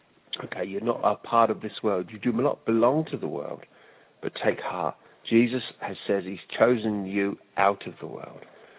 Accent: United Kingdom; moved away as an adult; also born or lived in United States; now in New Zealand; because I moved from my home country of the United Kingdom in 1997 to New Zealand.

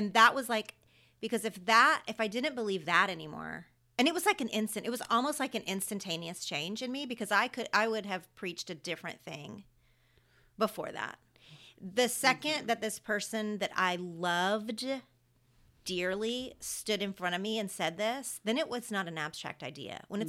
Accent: Oklahoma, United States; I grew up in a really great church, a really great small non-denominational church in my hometown in Oklahoma

